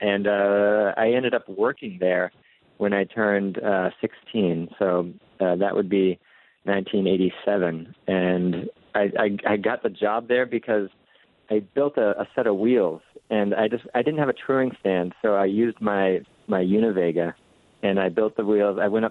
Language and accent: English; Attleboro, Massachusetts, United States; also born or lived in New Bedford, United States; And I didn't grow up in Rhode Island, but I grew up nearby in Attleboro and New Bedford. So those were my formative years.